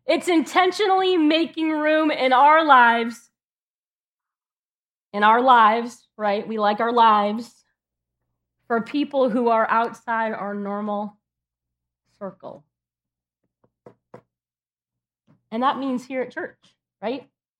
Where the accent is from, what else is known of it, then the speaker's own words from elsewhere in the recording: California, United States; now in Ohio, United States; I will tell you that when I got here to Ohio, which this is 20 years, this July, I moved here 20 years ago from California.